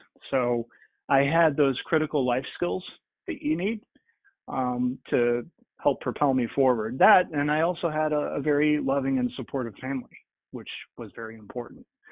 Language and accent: English; Dubuque, Iowa, United States; moved away as an adult; now in Arlington, United States; I'm from Iowa, Dubuque, Iowa. I was born and raised in Iowa, proud Iowan. Went to school at the University of Iowa.